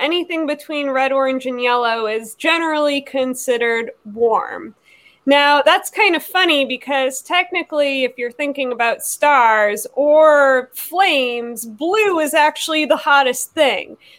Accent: New Hampshire, United States; I am from New Hampshire

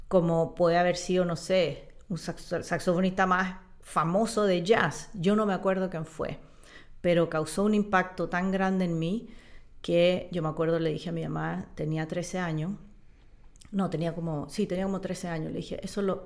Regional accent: Chile; yo nací en Chile en los años 70, crecí en los años 80 y me transformé ya en una señorita cuando estaba en los años 90.

